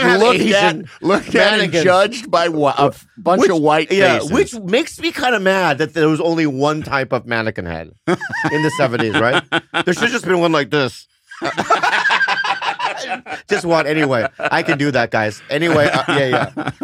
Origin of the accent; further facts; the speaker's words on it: San Diego, California, United States; born there; You know, but so I was born in San Diego, and then